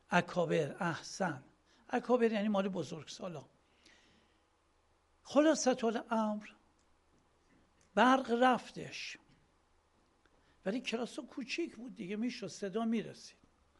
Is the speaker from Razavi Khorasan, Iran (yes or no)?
yes; Mashhad, Razavi Khorasan, Iran; یه من مشهدیم،